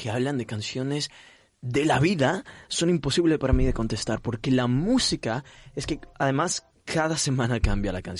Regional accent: Italy; Spanish is a second language; yo crecí en Italia

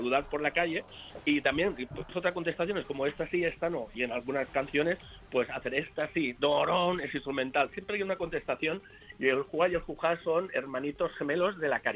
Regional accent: Valencia, Valencian Community, Spain; vengo de aquí de Valencia, nací en una maternidad, se llamaba La Cigüeña, soy un clásico.

